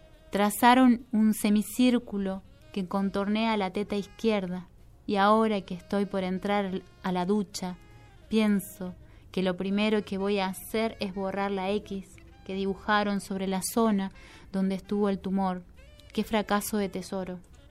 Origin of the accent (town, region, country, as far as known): General San Martín, La Pampa, Argentina; born or raised there